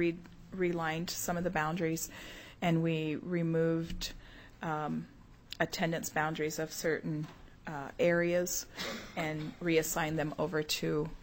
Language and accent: English; the South, United States; and I'm from the South